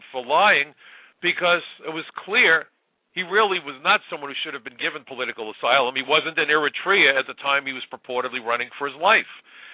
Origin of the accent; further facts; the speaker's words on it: United States; I'm an American. I'm a centrist, really.